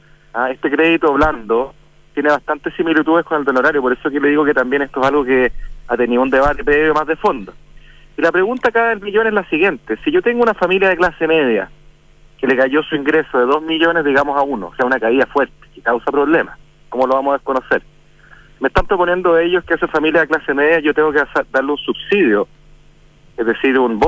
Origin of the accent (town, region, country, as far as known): Chile